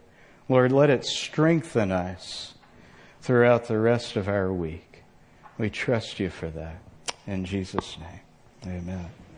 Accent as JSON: {"language": "English", "region": "Texas", "country": "United States", "tie": "born or raised there", "said": "I had a football coach when I was growing up in Texas named Coach Vergara."}